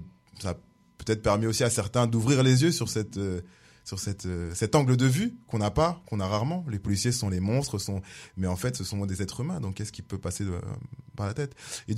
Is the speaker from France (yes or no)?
yes; France; born there; Je suis né en France